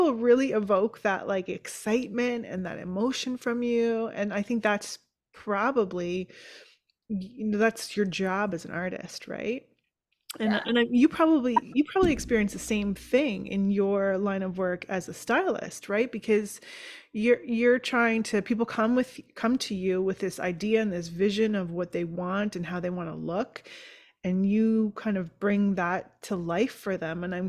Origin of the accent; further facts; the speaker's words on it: Canada; I'll speak for myself as a Canadian